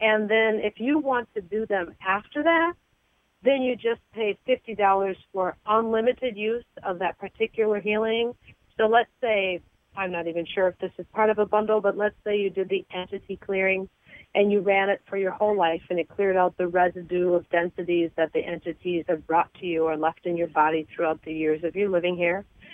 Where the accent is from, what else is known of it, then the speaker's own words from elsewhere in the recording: Midwest, United States; Yeah, I'm originally from the Midwest, and my first earthquake that I experienced in California, I was asleep